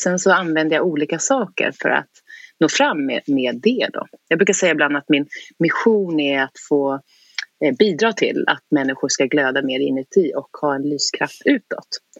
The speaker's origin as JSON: {"language": "Swedish", "town": "Oxelösund", "region": "Södermanland", "country": "Sweden", "tie": "born or raised there", "said": "Jag är uppvuxen i Oxelösund, som ligger ungefär 10 mil söder om Stockholm. Det är en kuststad. Liten ort också. Men trevlig."}